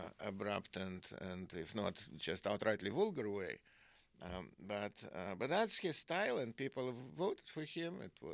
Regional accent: North Caucasus, Russia; English is a second language; And I came from Islamic part of Russia, and everybody was Caucasian there. So all the Muslim people.

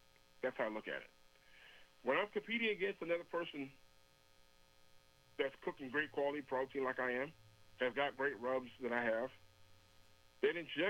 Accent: Iowa, United States; I'm from Iowa. I'm from the Midwest.

